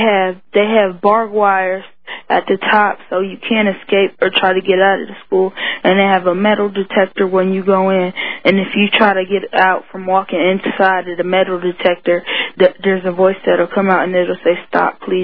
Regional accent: Ohio, United States; this guy must be psychic because I listen to 1500 AM and I'm from Ohio.

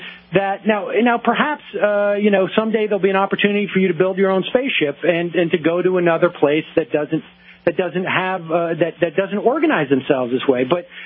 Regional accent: Worcester, Massachusetts, United States; I grew up in Worcester, so I know how things how late things can show up in certain areas of the country.

